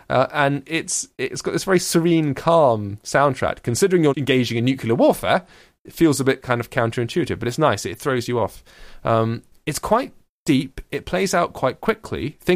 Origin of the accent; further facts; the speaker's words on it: United Kingdom; and I'm a British